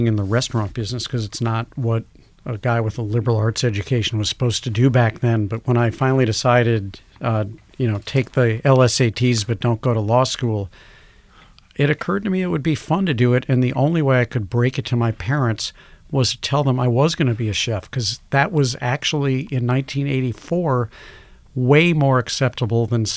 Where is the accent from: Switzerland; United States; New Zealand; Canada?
United States; St. Louis, Missouri; She did, and growing up in St. Louis, I would watch Julia on, the public TV station.